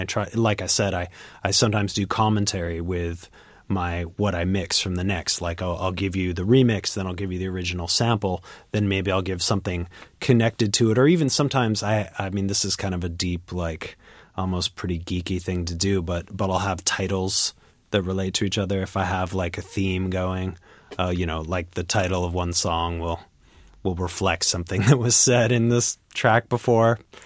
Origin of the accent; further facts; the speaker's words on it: Washington, United States; Yeah, yeah. I grew up on Capitol Hill. Yeah, but I'm living in Columbia City now.